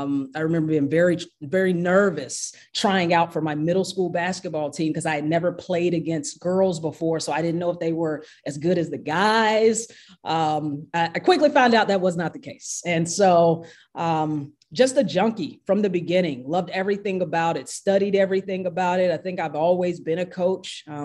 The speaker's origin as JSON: {"language": "English", "town": "High Point", "region": "North Carolina", "country": "United States", "tie": "born or raised there", "said": "got a scholarship to play right near my hometown of High Point, North Carolina."}